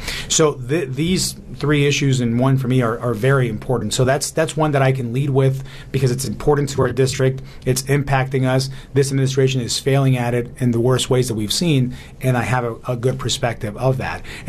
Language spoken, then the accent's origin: English; Tucson, Arizona, United States; I'm from the area. I grew up here in Tucson, and Laura and I are raising our six kids here.